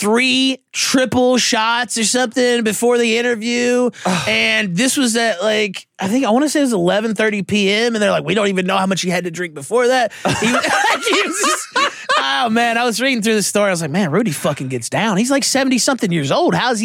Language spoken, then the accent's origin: English; Memphis, Tennessee, United States; Because I'm from Memphis.